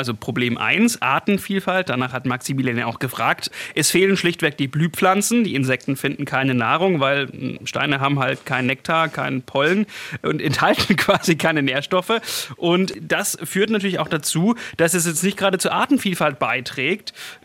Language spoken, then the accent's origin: German; Stuttgart, Baden-Württemberg, Germany; Das ist ein ganz wichtiger Punkt für mich als Stuttgarter.